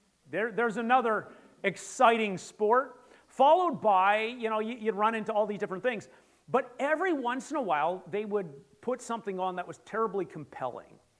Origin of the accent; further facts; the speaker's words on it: Canada; growing up in Canada, we didn't always have cable.